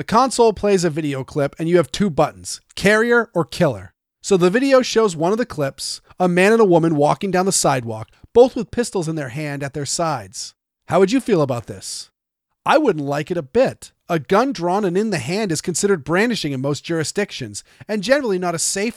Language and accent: English; Massachusetts, United States; New York and my home state of Massachusetts are so radically different than the rest of the country